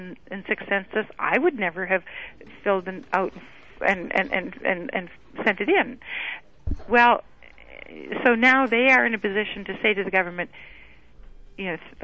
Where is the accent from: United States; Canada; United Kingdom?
Canada; Saskatoon, Saskatchewan; First of all, I'm from Saskatoon.